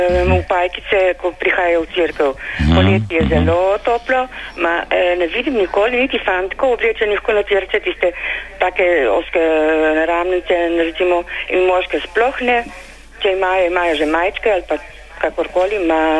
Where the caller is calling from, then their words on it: Branik, Gorizia, Slovenia; iz Branika